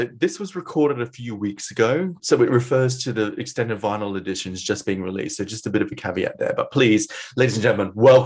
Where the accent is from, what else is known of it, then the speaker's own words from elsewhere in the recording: Queensland, Australia; so I grew up in North Queensland in Australia